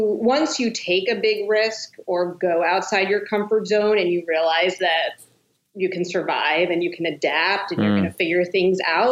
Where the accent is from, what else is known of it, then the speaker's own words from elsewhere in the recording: India; when I would tell them that I'm Indian, they were completely fascinated